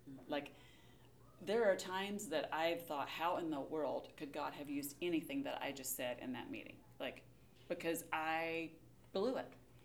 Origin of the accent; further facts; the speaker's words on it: Texas, United States; I grew up in Texas. That's just what we called our grandmas there.